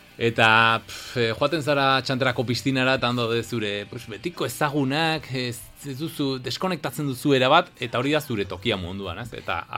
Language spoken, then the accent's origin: Basque; Pamplona, Navarre, Spain; nire jaioterria, nire tokia, munduan, dela txantrea, orain abidez ez txantrean bizi, ba, bueno, baina txantrea egiteik oso gertu bai